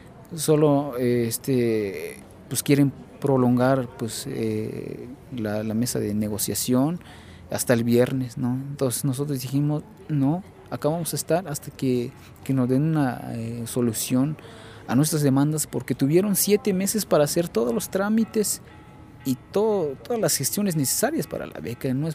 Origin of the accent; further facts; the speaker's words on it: Chiapas, Mexico; Nosotros somos becarios de la Secretaría de Pueblos y Culturas Indígenas. Venimos de 11 delegaciones del estado de Chiapas.